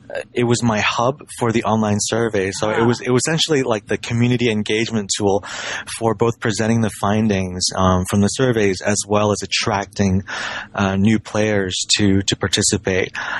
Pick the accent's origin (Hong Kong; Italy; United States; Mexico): Hong Kong; You know, I grew up in Hong Kong.